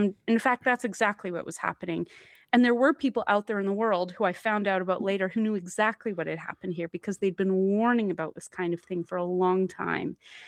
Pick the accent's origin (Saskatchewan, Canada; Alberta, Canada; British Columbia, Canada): Alberta, Canada; Calgary; I can't drive, and I'm from Calgary, Alberta, so I'm from a place not so different than your listeners.